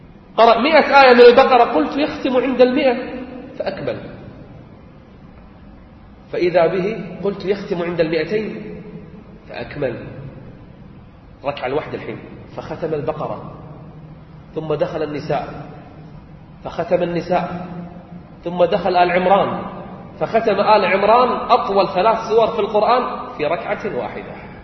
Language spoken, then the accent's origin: Arabic; Kuwait; أنا ما سمعت عندنا في الكويت، في الكويت في 3 أجزاء كل 10 أيام ختمة موجود في الكويت